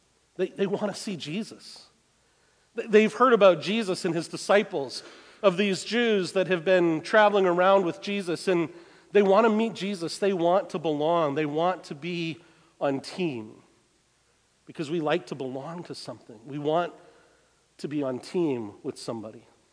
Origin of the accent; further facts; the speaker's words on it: Minnesota, United States; But I'm from Minnesota, and I have hope.